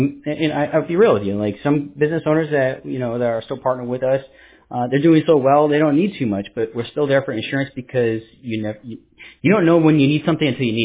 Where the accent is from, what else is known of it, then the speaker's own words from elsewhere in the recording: New York City, New York, United States; born there; Yeah, I was born in the Bronx, New York, don't worry.